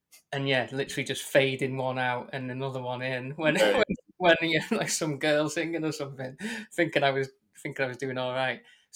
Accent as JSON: {"language": "English", "region": "Wales", "country": "United Kingdom", "tie": "born or raised there", "said": "I grew up in North Wales, but like not very Welsh North Wales."}